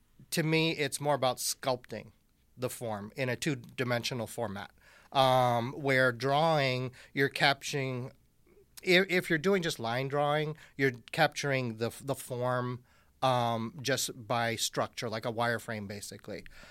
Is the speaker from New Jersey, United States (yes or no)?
no; Lewiston, Maine, United States; born there; I was born in Lewiston, Maine. My parents are still there, and I have a sister who still lives in Maine.